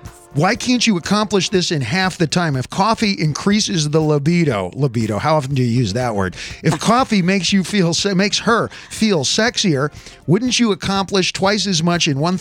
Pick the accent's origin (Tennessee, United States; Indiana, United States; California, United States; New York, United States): Indiana, United States; born there; I was born in the part of Indiana where it's not unusual.